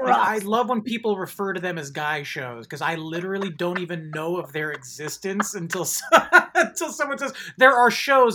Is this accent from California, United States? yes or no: yes; California, United States; No shit. No way. I'm from Marin County.